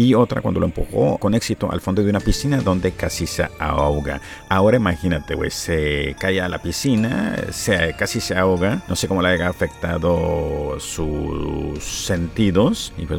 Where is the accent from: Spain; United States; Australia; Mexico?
United States; California; De hecho, yo soy de California, así que saludos a todos mis paisanos californianos.